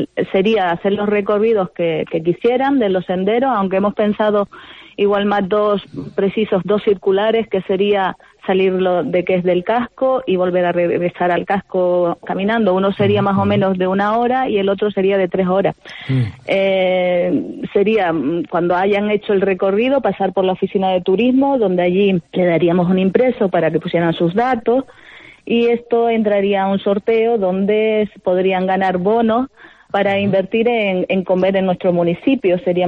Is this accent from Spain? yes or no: yes; Valleseco, Canary Islands, Spain; ahora mismo estoy sentada yo mirando mi paisaje de mi pueblo, que digo, voy a sentarme aquí así me inspiro un poco, ¿no? Y realmente los senderos, pues todo el interior de Valle Seco, pues es todo verde